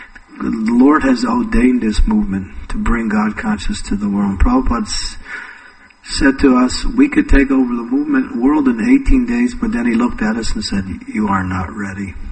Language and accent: English; United States; You know, I grew up in America